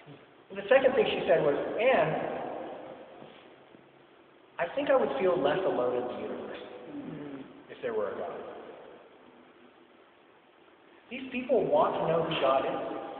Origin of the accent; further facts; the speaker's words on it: China; I grew up in China, and really there's no official religion there. Most people are atheists.